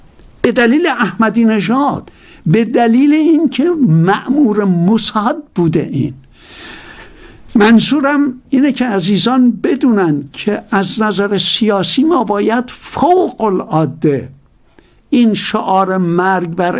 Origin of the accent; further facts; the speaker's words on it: Iran; همینجوری از من پرسید چهره منی که دید اهل کجایی، گفتم اهل ایران